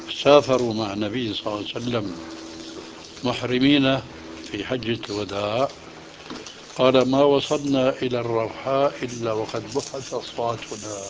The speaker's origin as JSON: {"language": "Arabic", "country": "Syria", "said": "تقليدا عندنا في سوريا ما هو أسوأ من ذلك."}